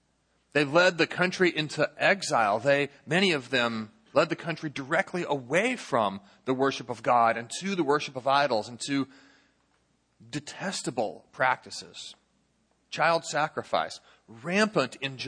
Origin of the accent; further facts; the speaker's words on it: St. Louis, Missouri, United States; I come from St. Louis. St. Louis, you might be surprised to learn, is actually a very small city.